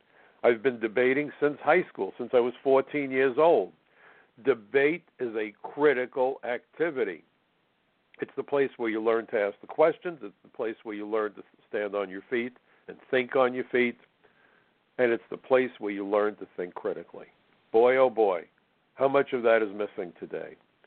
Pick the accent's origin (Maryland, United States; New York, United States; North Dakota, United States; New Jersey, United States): New York, United States; New York City; the liberal mindset that I was taught as a child growing up in New York City a long time ago.